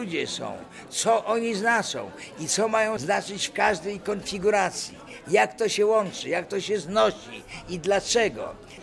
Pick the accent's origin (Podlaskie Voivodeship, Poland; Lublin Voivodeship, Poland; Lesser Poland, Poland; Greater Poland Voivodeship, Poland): Podlaskie Voivodeship, Poland; Białystok; A stale mówiłem i dalej mówię, że jestem białostoczaninem.